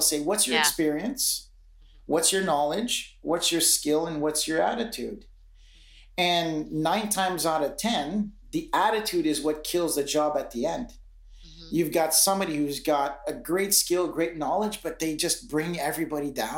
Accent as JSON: {"language": "English", "region": "Atlantic Canada", "country": "Canada", "tie": "born or raised there", "said": "I grew up on the East Coast of Canada. So I grew up pretty poor."}